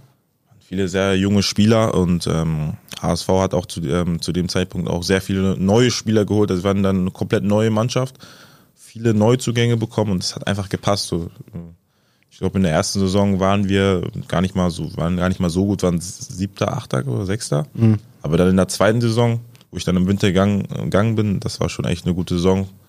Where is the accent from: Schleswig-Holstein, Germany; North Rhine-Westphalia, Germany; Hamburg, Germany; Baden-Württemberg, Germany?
Schleswig-Holstein, Germany; Kiel; weil ich bin aus Kiel.